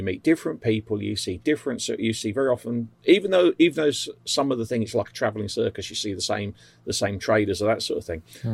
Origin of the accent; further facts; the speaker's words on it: England, United Kingdom; Not the cake and the tea, Howard. We're British, for them.